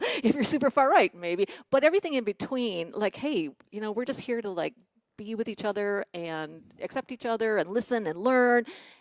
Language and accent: English; Milwaukee, Wisconsin, United States; also born or lived in Sturgeon Bay / Madison; I grew up in Milwaukee.